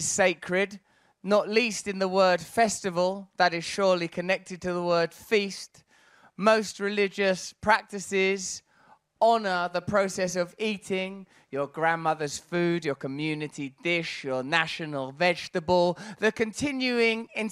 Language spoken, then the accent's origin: English; England, United Kingdom; Of course, I'm sat here as an English person